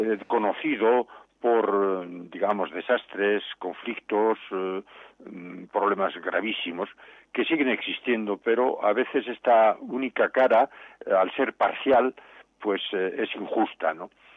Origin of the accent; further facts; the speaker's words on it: Navarre, Spain; born there; como yo, como los navarros que hemos nacido aquí